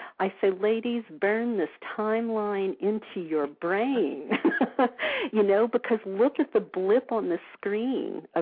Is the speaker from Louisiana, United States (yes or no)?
yes; New Orleans, Louisiana, United States; now in California, United States; I mean, look, I grew up in New Orleans, the Bible Belt. I didn't know about any of this till I moved to California.